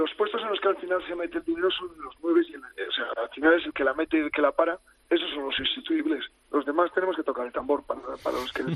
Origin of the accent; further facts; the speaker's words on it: Salas de los Infantes, Castile and León, Spain; es un apodo de mi pueblo, de Salas de los Infantes, que viene de tradición y que se lo llamaron a mi bisabuelo, a mi abuelo.